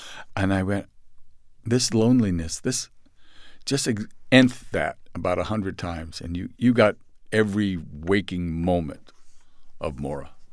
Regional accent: San Francisco, California, United States; I grew up in San Francisco. And a very liberal community.

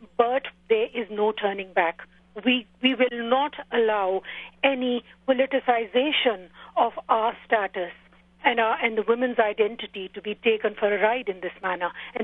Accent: Khyber Pakhtunkhwa, Pakistan; I come from the Pakhtun of the Northwest Frontier Province.

